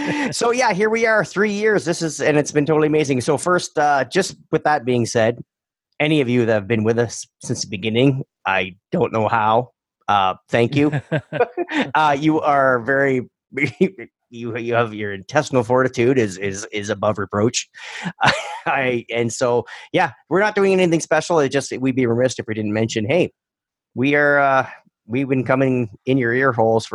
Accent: Canada; obviously I'm Canadian.

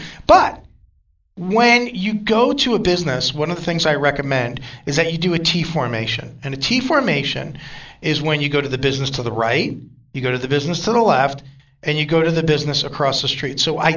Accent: New York, United States; accent: New York; And being with my New York accent, right, I mean, it kind of has a whole different meaning where I come from, a drive-by.

